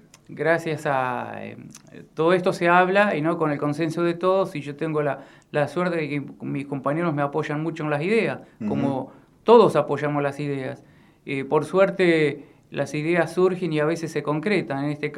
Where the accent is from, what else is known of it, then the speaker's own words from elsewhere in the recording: Avellaneda, Buenos Aires Province, Argentina; Y somos de Avellaneda.